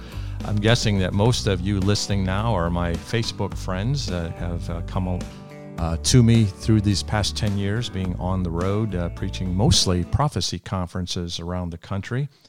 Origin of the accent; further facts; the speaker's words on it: United States; born there; And I'm of Hungarian descent, but I was born in America. I speak English.